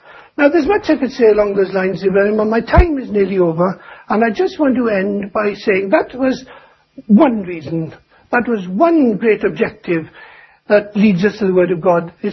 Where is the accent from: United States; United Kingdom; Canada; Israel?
United Kingdom; Llanelli, Wales; It was a book in my hometown, and I was determined to put a big section in on the gospel and the work of the gospel in Llanelli.